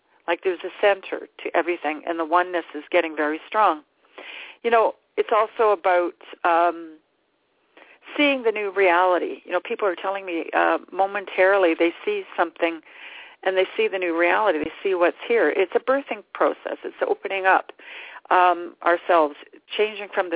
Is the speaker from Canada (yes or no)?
yes; Canada; Canada is second in the standings and has been for a few days now, and I'm Canadian.